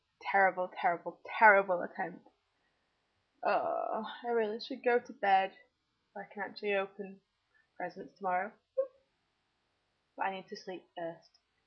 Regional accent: Yorkshire, United Kingdom; accent: Sheffield; someone wants to hear my Sheffield accent, even though it's not really Sheffield. I don't know whereabouts it's actually from. It's a rather random accent.

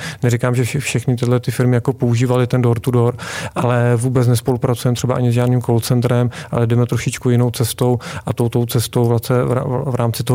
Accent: Šumava, Czechia; tak možná jsem původem ze Šumavy

